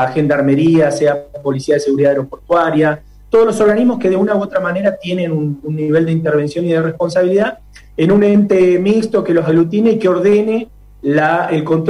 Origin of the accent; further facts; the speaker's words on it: Zapala, Neuquén, Argentina; un gusto también para toda la audiencia de mi pueblo, de Zapala.